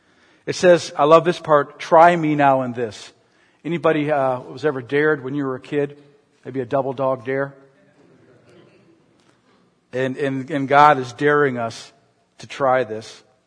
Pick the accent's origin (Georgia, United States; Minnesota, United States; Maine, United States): Minnesota, United States; some things that I experienced in my family growing up in Minnesota